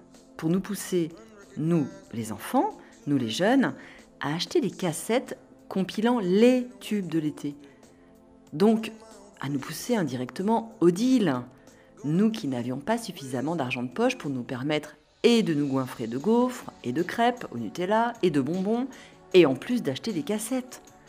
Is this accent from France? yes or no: yes; Normandy, France; Chez nous, en Normandie